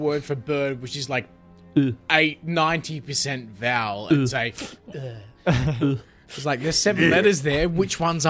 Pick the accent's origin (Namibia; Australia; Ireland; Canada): Australia; Because we're Australian anyway, so we're lazy to start.